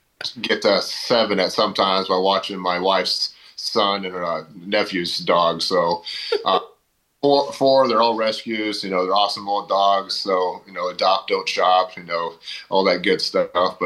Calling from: Tampa, Florida, United States; Tampa right now, just we're starting a Yankees fantasy camp today.

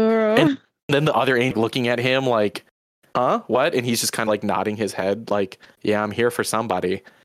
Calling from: Japan; I'm recording from Japan.

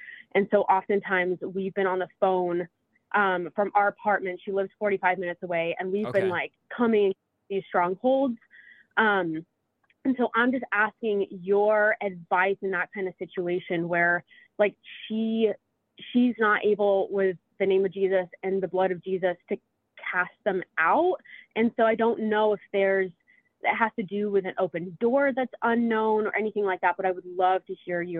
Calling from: Texas, United States; I'm calling in from Texas.

